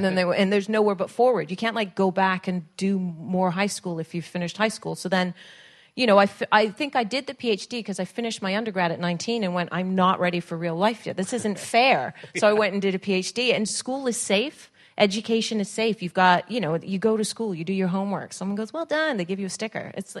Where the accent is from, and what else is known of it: United Kingdom; born there